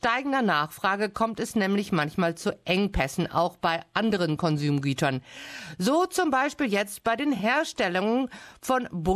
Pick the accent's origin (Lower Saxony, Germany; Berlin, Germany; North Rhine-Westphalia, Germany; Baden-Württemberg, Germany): North Rhine-Westphalia, Germany; Also bei uns im Münsterland jedenfalls hieß es immer